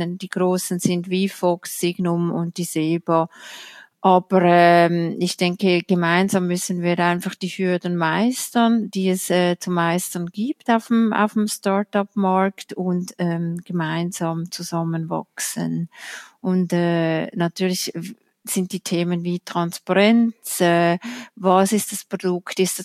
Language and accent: German; Switzerland; da können wir als Schweizer oder als Schweizer Finanzblatt stolz darauf sein.